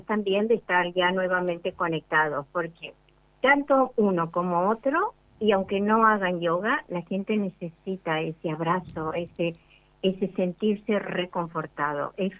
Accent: Argentina; yo soy argentina, y los argentinos somos muy familiares. Además, yo personalmente soy de familia grande, tengo 8 hermanos

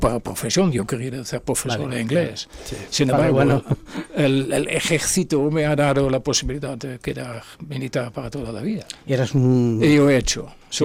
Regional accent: Netherlands; Spanish is a second language; Nací en Holanda, he ido, como se dice, al instituto, bachillerato en esta época. Sí. Lógicamente, yo nací en 1945.

